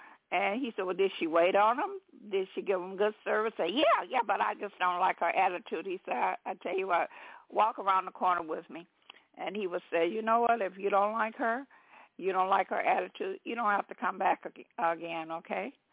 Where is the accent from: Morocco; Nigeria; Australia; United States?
United States; Texas; born there; And so then she told him that I was from Texas. I was born in Texas.